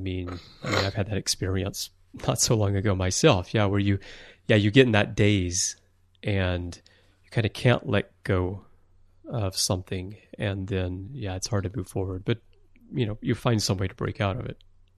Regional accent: Alabama, United States; moved away as an adult; now in Japan; I grew up in Alabama. I'm American, but I've lived most of my adult life in Japan.

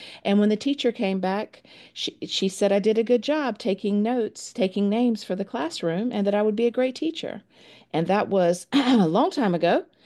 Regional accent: the South, United States; because I'm from the South that I'm stupid or that I'm slow

